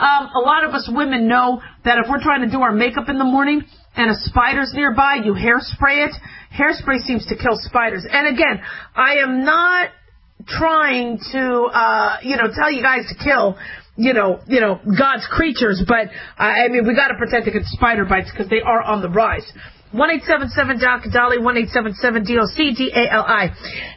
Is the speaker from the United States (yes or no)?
yes; Arizona, United States; Growing up in Arizona, we were taught to always check our shoes, always shake out our shoes, because the spiders love damp.